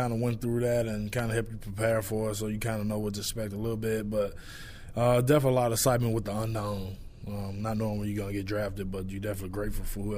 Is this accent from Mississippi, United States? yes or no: yes; Batesville, Mississippi, United States; When Friday Night Lights going on in my hometown, everything shut down.